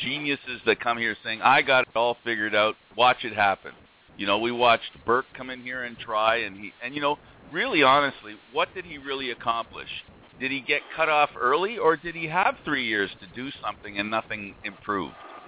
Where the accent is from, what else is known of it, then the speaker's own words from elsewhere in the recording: Canada; you know, we Canadians can take a step back